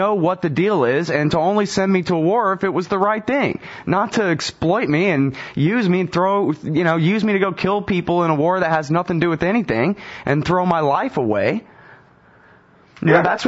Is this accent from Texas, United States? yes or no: yes; Austin, Texas, United States; I'm from Austin, where there were huge protests down at the Capitol